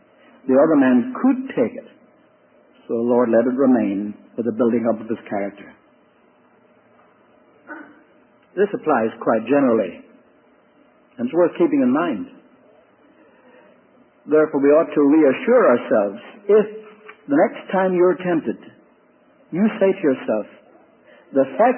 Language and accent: English; Ireland; When I was growing up in Ireland